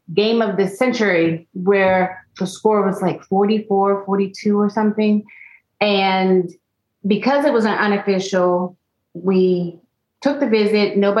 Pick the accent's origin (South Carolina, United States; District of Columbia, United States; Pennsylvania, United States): Pennsylvania, United States; Pittsburgh; I'm from Pittsburgh, so that's why I bleed black and gold.